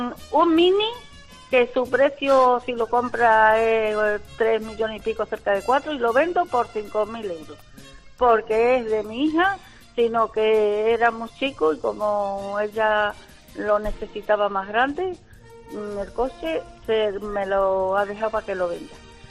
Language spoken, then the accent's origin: Spanish; La Redondela, Andalusia, Spain; now in Sanlúcar la Mayor, Spain; Pero soy de la Redondela, de Huelva.